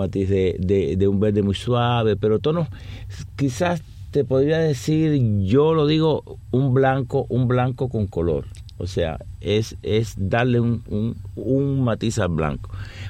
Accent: Cuba; moved away; como ya me fui de Cuba, que era el lugar que lo ata más a uno

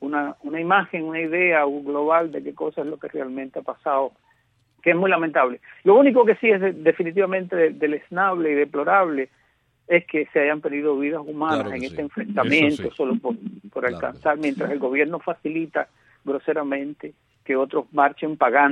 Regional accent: Cuba; Yo he estado observando, como todo cubano al fin, este lamentable accidente

